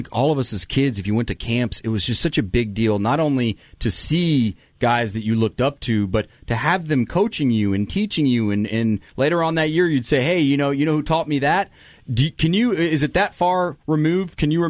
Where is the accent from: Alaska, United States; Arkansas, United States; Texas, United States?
Texas, United States; because he's like I am growing up in Central Texas.